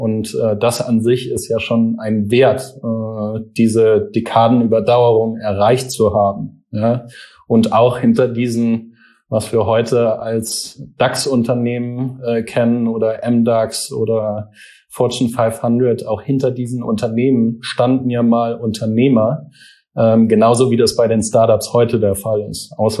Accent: Mannheim, Baden-Württemberg, Germany; born there; dass ich hier in der Region zu Hause bin. Ich bin gebürtiger Mannheimer und mich der Metropolregion sehr verbunden fühle.

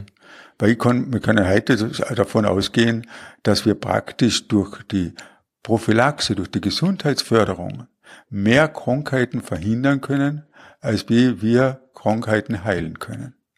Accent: Klagenfurt, Carinthia, Austria; und ist dann letztendlich in Klagenfurt gelandet und deswegen bin ich in Klagenfurt aufgewachsen.

